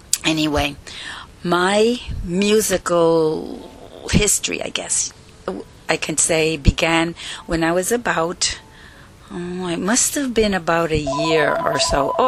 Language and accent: English; Puerto Rico; born there; I was about a year or two old. I was born in Puerto Rico